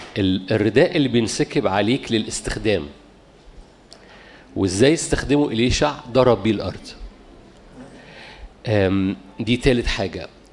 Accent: Cairo, Cairo Governorate, Egypt; ما عرفش عندنا في القاهرة بيقولوها كتير

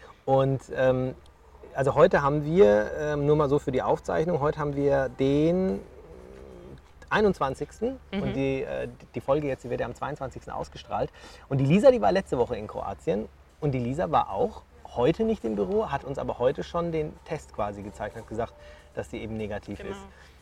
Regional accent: Würzburg, Bavaria, Germany; wir kommen ja aus Würzburg, ne?

